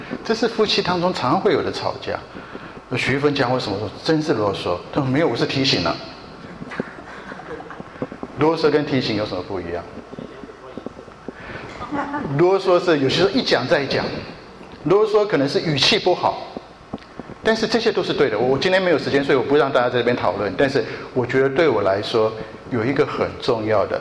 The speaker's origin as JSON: {"language": "Chinese", "country": "Japan", "tie": "born or raised there", "said": "特别是我小时候在日本长大，日本的那些家庭主妇，这些妈妈们真的是非常厉害"}